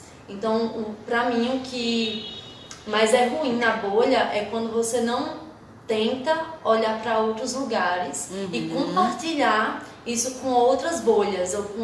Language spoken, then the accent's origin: Portuguese; Campina Grande, Paraíba, Brazil; now in João Pessoa, Brazil; Eu sou de Campina Grande, mas eu atualmente moro em João Pessoa.